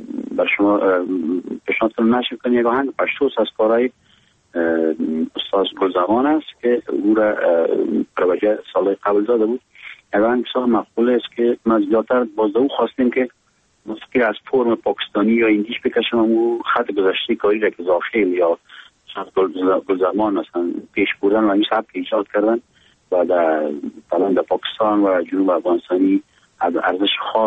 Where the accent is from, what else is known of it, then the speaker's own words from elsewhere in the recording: Afghanistan; به عنوان یک افغانی